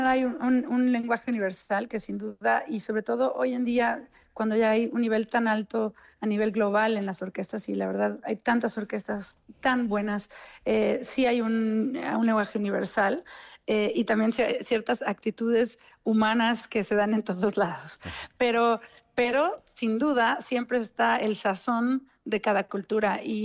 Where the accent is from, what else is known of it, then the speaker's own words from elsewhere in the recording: Mexico; accent: Mexican; con mi acento mexicano